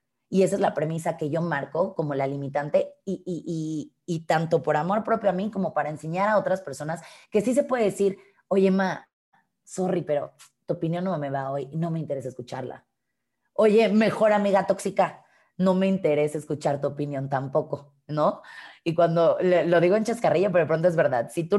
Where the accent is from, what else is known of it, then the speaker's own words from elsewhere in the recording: Mexico; soy una mujer mexicana de casi 32 años.